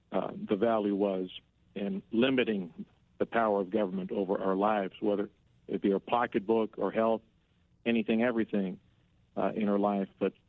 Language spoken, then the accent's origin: English; Mexico; also born or lived in McAllen, United States; I am an American. Now, I grew up as a boy in Mexico, and up to about the age 10, my parents were Mexican, born in Mexico. They were reared in Mexico, and I was born in McAllen